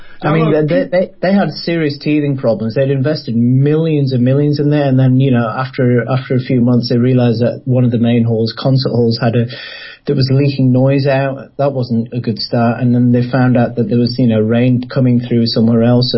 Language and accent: English; Kenya; born there; I was born in Kenya. My parents are Indian. They moved to Kenya. Well, my grandparents moved to Kenya like before the First World War